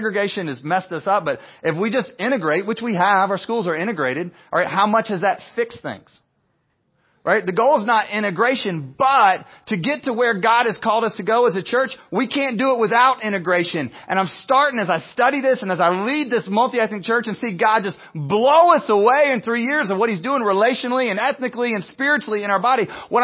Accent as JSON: {"language": "English", "town": "Winston-Salem", "region": "North Carolina", "country": "United States", "tie": "born or raised there", "said": "You know what the difference is in Kentucky where I grew up in Winston-Salem? The only difference is competition."}